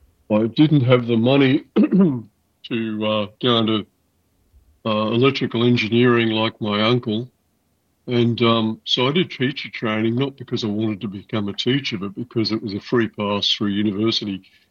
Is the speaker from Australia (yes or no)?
yes; Australia; I'm Australian, I'm proud of it, and I'll push Australian however hard that I can, wherever possible.